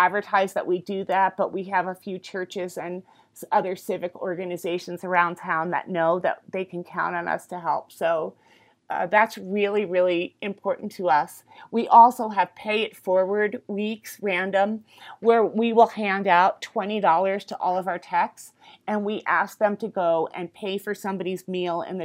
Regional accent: New Jersey, United States; also born or lived in New York City; now in Colorado, United States; I am from New Jersey originally and lived in New York City for many years prior to moving to Colorado. So I still speak rather fast.

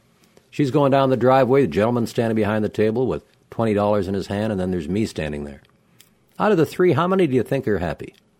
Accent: Toronto, Ontario, Canada; First snowstorm in my hometown of Toronto comes about November sometime.

